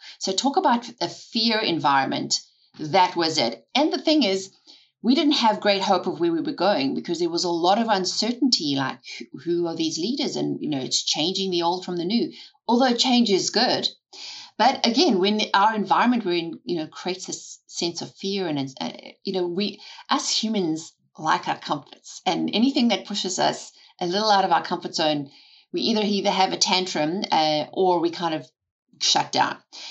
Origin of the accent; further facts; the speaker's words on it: South Africa; when I was born and raised in South Africa, it was a very interesting environment to grow up in.